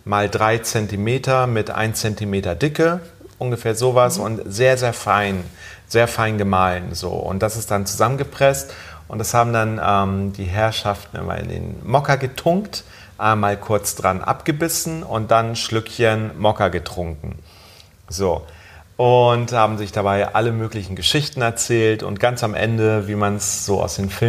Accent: Germany; Ich bin in Deutschland aufgewachsen.

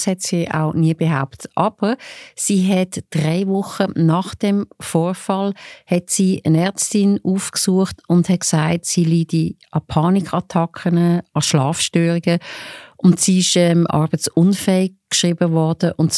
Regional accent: Switzerland; so im Grundsatz ist es ähnlich wie bei uns in der Schweiz.

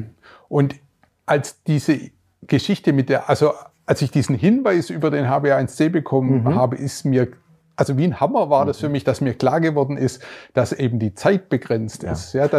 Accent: Stuttgart, Baden-Württemberg, Germany; ich komme aus Stuttgart

